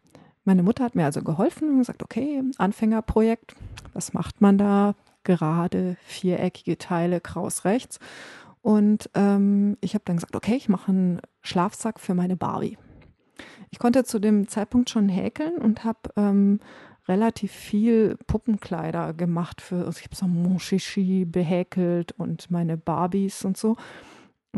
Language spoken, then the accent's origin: German; North Rhine-Westphalia, Germany; Ich komme aus Ostwestfalen